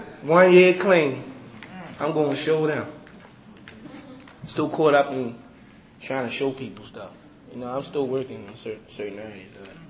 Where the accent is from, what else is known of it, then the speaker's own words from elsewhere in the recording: Baltimore, Maryland, United States; Of course, I'm from Baltimore.